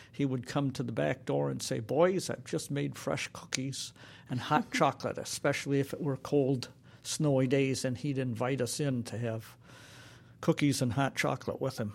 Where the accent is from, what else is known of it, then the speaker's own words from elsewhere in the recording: Genesee, Wisconsin, United States; As I grew up in Genesee, we had a lot of friends in the neighborhood